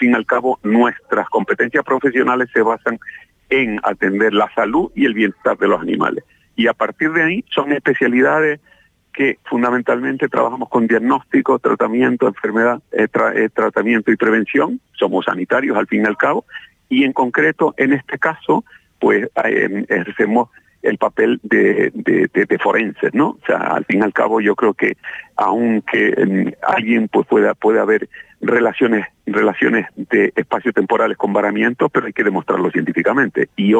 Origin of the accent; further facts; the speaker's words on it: Canary Islands, Spain; yo soy majorero además.